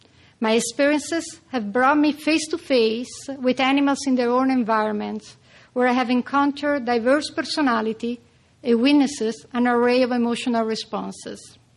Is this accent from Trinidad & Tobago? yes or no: no; Italy; English is a second language; Growing up in Italy, with this dream to become a field biologist and studying animal behavior in the wild, wasn't always easy or popular for that matter. We Italian can be just a little bit conservative